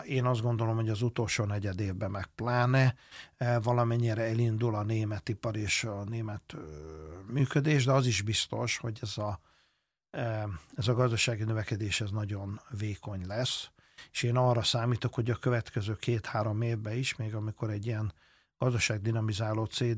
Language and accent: Hungarian; Hungary; ha én meg magyar vagyok